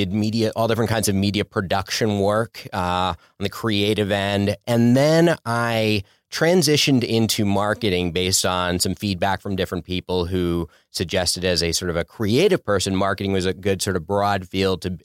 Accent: Philadelphia, Pennsylvania, United States; now in Los Angeles, United States; No, I'm originally from Philadelphia, Philly suburbs.

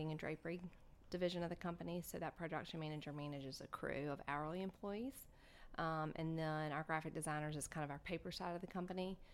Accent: Mountain Brook, Alabama, United States; my hometown of Mountain Brook, Alabama, which is a great little town that has beautiful, beautiful weddings.

